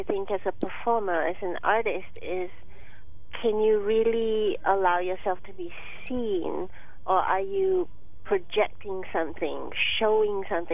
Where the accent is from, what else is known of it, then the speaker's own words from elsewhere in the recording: Malaysia; moved away; certainly we're both immigrants, but, you know, we have actually vastly different experiences. She's Korean and I'm Malaysian of Chinese descent, blah, blah, blah.